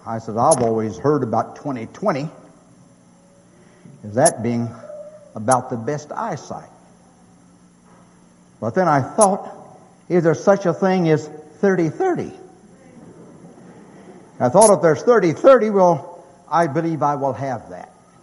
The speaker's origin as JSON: {"language": "English", "region": "North Carolina", "country": "United States", "tie": "born or raised there", "said": "as a farm boy from North Carolina, and that is my home state, I was such a farm boy, I almost had to live so far back in the mountains, I almost had to lay down on my back to see the sun."}